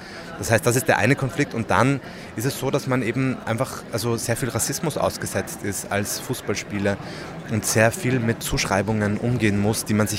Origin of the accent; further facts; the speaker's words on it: Austria; Also als Österreicher ist es natürlich schwierig